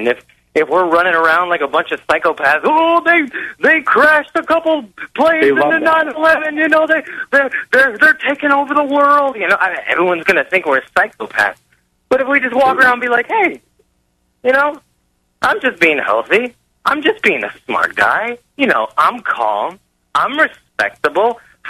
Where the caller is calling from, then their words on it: Wisconsin, United States; I'm calling from Wisconsin